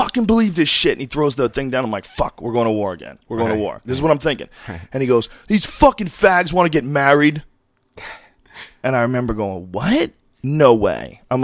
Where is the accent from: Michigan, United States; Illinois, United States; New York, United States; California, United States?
California, United States; San Francisco; And I grew up in San Francisco when I was a little kid from age 7 to 11.